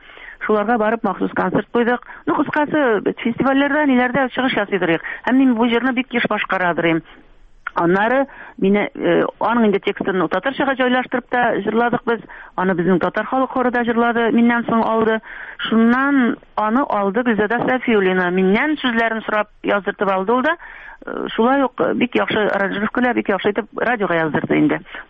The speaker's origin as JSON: {"language": "Tatar", "region": "Bashkortostan", "country": "Russia", "also_born_or_lived": "Kazan", "said": "Мин Кырым татары түгел, мин Башкортстаннан килгән, Казанда укыдым"}